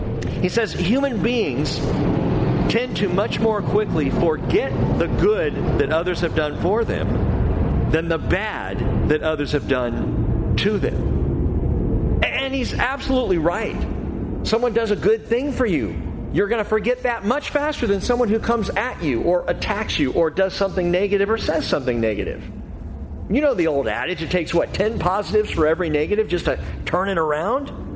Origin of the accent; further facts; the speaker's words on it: United States; but growing up in America, as a kid in this country, I read that verse.